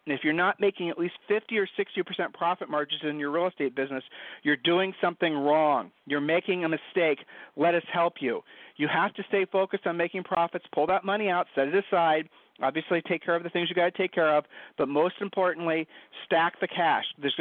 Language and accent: English; Ohio, United States; We're from Ohio, so I shared the saying with you.